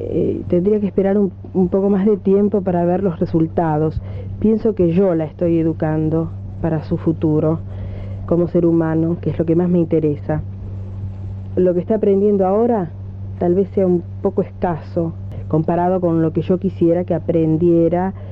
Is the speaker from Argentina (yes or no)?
yes; Paraná, Entre Ríos, Argentina; born there; nací en Paraná, Entre Ríos, el 16 de diciembre de 1939.